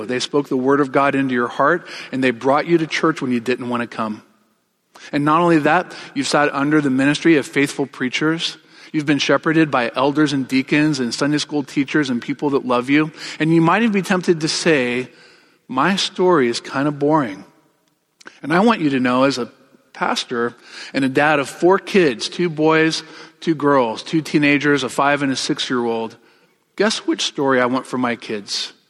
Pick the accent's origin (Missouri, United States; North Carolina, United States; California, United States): North Carolina, United States; I grew up in North Carolina, surrounded by the church, but having never really encountered Jesus himself.